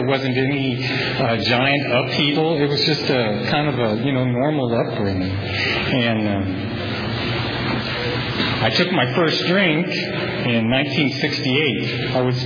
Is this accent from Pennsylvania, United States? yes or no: no; Visalia, California, United States; I grew up in Visalia. I went to Redwood High School. My dad worked for the city of Visalia in parks and recreation